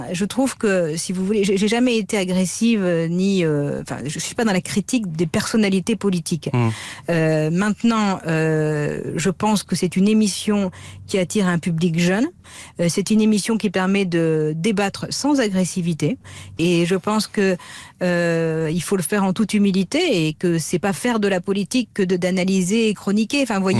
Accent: France; je suis une Française comme les autres.

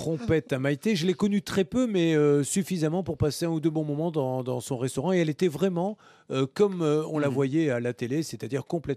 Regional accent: Bordeaux, Nouvelle-Aquitaine, France; Entre Bordelais. Je vais te virer entre Bordelais quand même.

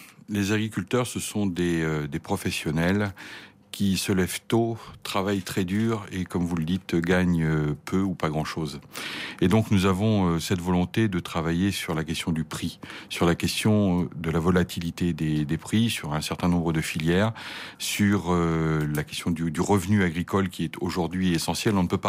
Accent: Normandy, France; moi, je viens du département de la Manche, qui est le premier bassin laitier français, avec les difficultés que l'on connaît, la crise laitière. C'est un département profondément rural.

